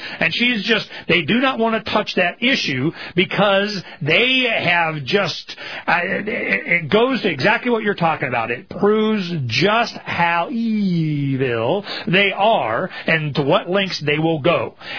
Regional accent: United States; hey, man, I'm from America. I got American, public education system.

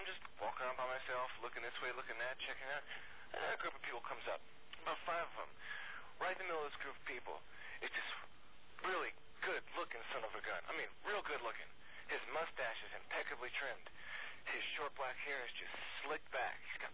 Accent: Memphis, Tennessee, United States; You know, I'm from Memphis, and some of us don't know where Jonesboro, Arkansas is.

